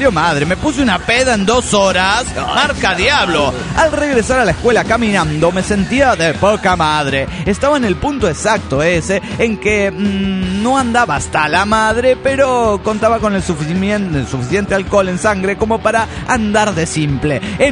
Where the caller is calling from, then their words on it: Valencia, Carabobo, Venezuela; Soy la nenita de Valencia, Venezuela.